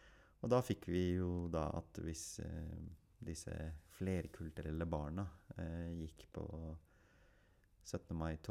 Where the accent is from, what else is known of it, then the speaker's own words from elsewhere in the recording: Oslo, Norway; first language Urdu; Norwegian is a second language; jeg er født oppvokst på Bjølsen, og jeg skulle jo begynne på Bjølsen skole, og første skoledag så jo de på skolen at jeg kunne veldig lite norsk.